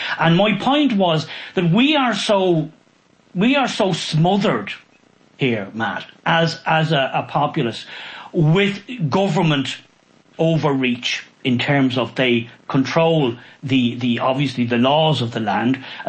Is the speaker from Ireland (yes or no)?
yes; Ireland; So we, as ordinary Irish people, we are seeing our country being changed beyond all recognition